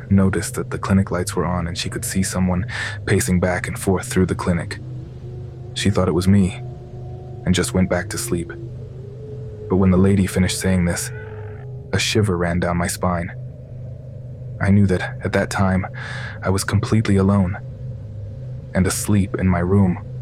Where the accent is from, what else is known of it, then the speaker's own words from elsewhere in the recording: Morelia, Michoacán, Mexico; I am 24 years old. I am from Morelia, Michoacán. I am a doctor, and I am currently doing my social service in a town 4 hours away from my hometown.